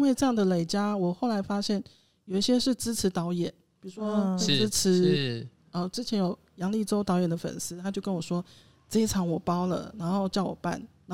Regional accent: Taipei, Taiwan; now in Taitung, Taiwan; 所以当我从台北然后搬来台东、是真的有这个冲击

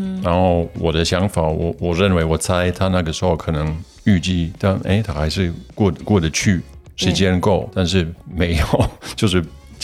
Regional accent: Germany; Chinese is a second language; now in Taiwan; 我不能把我就是身为一个德国人，可能之前习惯在德国交通的一些正常的状况

